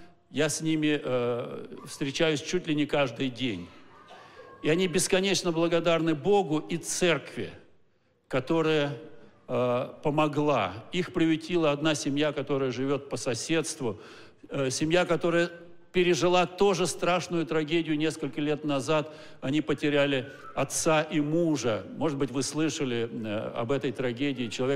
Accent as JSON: {"language": "Russian", "town": "Nizhny Novgorod", "region": "Nizhny Novgorod Oblast", "country": "Russia", "tie": "born or raised there", "said": "в Нижнем Новгороде, в моем родном городе, где я закончил когда-то в Горьком медицинский институт"}